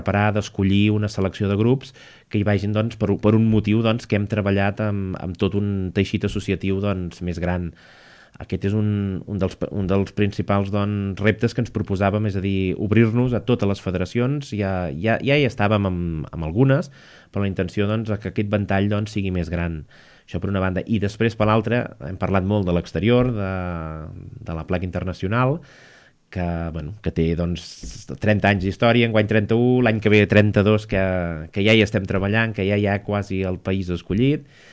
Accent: Catalonia, Spain; ja que jo soc de la Conca de Barberà

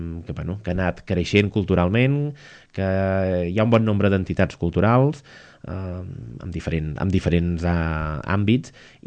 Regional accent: Catalonia, Spain; ja que jo soc de la Conca de Barberà

